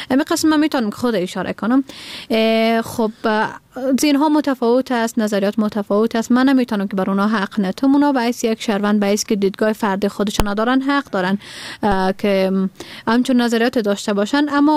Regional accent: Badakhshan, Afghanistan; born there; من در بدخشان متولد شدیم و زادگاهم بدخشان است.

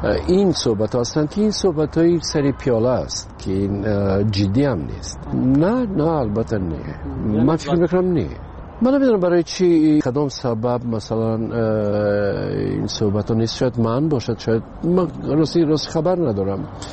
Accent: Tajikistan; من میگم با من بیشتر میخواستم که به وطنم خدمت کنم با تئاتر تاجیکستان.

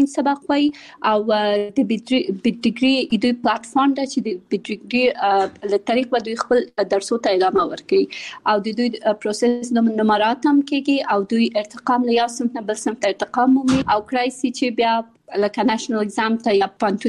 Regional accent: Kabul, Afghanistan; born or raised there; also born or lived in Pakistan

